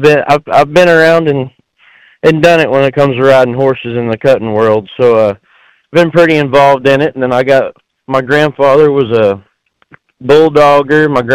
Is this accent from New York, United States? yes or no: no; Corsicana, Texas, United States; my dad's a cutting horse trainer from Corsicana, Texas, my hometown